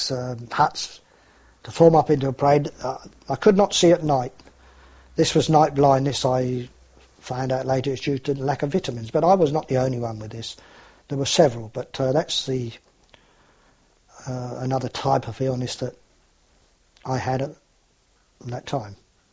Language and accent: English; United Kingdom; And of course, being British, everybody was happy to see them